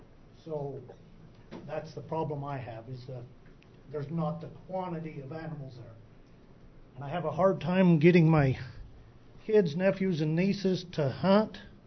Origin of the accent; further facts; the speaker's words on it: Neola, Utah, United States; also born or lived in Vernal; now in Jensen, United States; I was born in Neola, born in Vernal, raised in Neola. Live in Jensen now.